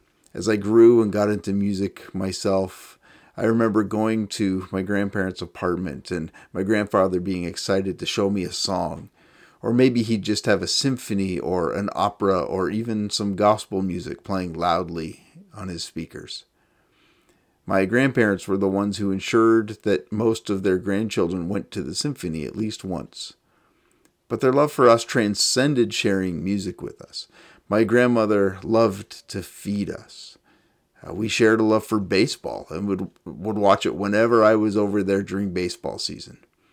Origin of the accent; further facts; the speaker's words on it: Cambridge, Ontario, Canada; I grew up in Cambridge and spent a fair bit of time going to the mall in Kitchener and going up to Waterloo to be with friends who lived or went to university there.